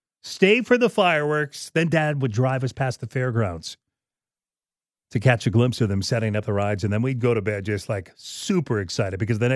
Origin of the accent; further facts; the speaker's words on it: Regina, Saskatchewan, Canada; grown up here in Regina. My older brothers, I remember they used to hop on their bikes and rip over. I grew up in Rosemont, nearby train tracks at the CN tracks there